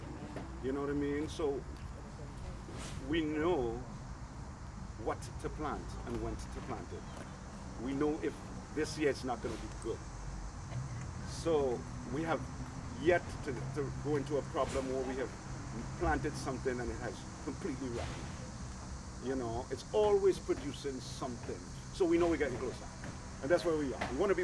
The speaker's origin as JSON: {"language": "English", "country": "Trinidad & Tobago", "said": "I made a lot of money because I come from Trinidad."}